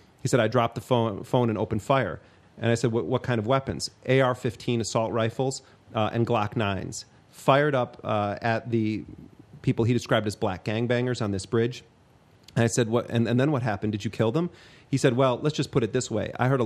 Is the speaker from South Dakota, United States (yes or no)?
no; New York, United States; I said that I was from New York